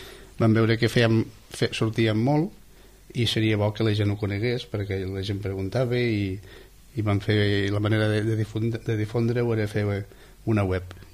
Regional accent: Falset, Catalonia, Spain; nosaltres, la majoria som de Falset, doncs vam sortir de Falset i vam acabar a Falset, no?

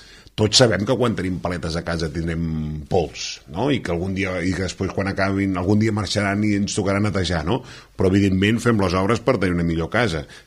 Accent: Catalonia, Spain; Per tant, aquests som nosaltres, aquests som els catalans.

